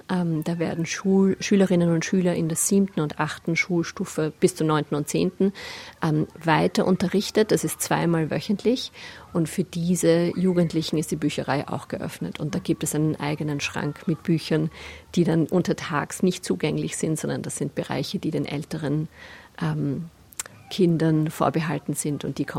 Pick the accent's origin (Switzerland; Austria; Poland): Austria; ich bin eben aus Österreich und ich bin mit Büchern von Christine Nöstlinger aufgewachsen.